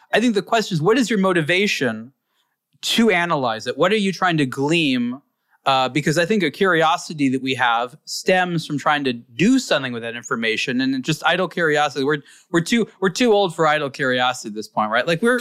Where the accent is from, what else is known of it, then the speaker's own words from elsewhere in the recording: Los Angeles, California, United States; I think that my growing up in Los Angeles especially helped me understand this intuitively